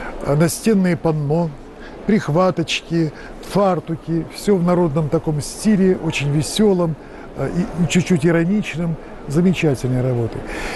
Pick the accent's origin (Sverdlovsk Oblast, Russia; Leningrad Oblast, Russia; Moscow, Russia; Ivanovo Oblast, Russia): Ivanovo Oblast, Russia; мы приехали издалека, из Ивановской области, привезли такую дивную икону